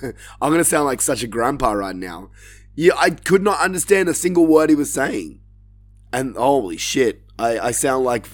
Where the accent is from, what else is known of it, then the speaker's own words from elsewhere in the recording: Australia; obviously Grayson Waller being from my home country and my home city, this was a great moment.